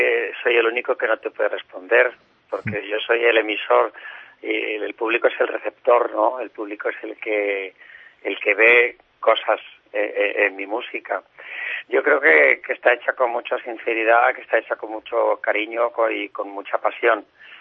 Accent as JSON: {"language": "Spanish", "region": "Andalusia", "country": "Spain", "said": "yo soy español, soy andaluz, pero mi segunda casa diríamos que está en América, por supuesto."}